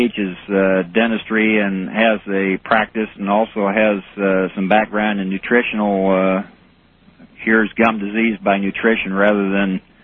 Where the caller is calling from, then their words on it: Alexandria, Virginia, United States; from Alexandria, Virginia.